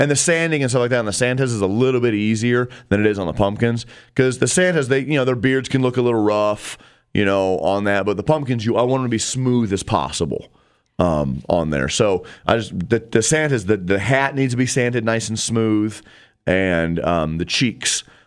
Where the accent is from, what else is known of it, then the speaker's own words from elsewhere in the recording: Madison, Wisconsin, United States; no, I'm from Madison, but I grew up in the area.